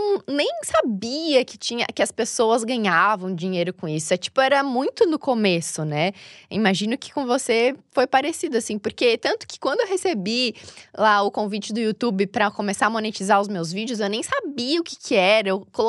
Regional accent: Santa Catarina, Brazil; moved away as an adult; now in São Paulo, Brazil; Bom, eu tenho 31 anos, vim de Santa Catarina. Agora eu tô morando aqui em São Paulo, já faz uns 5 anos.

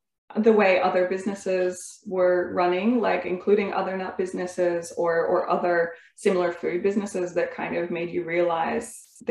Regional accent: United States; So as an American, I totally understand the peanut butter obsession because we love it.

